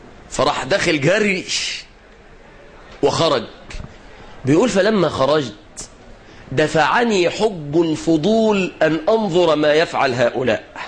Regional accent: Egypt; طبعا ده لو عندنا في مصر هنا كانت الوضع هيختلف

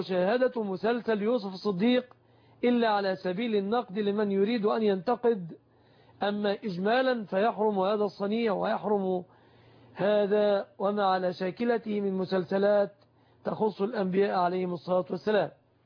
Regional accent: Egypt; أن يحفظ بلادنا مصر

